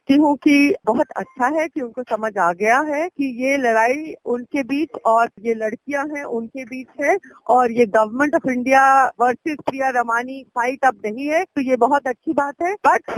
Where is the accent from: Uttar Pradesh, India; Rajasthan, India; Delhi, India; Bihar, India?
Delhi, India; मैं दिल्ली से हूँ, मैंने दिल्ली में काम किया